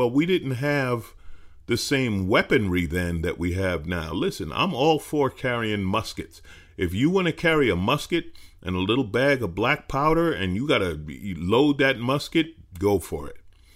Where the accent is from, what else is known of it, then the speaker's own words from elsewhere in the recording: New York, United States; And I grew up in New York, and believe me, if you got caught with a gun, you went to jail.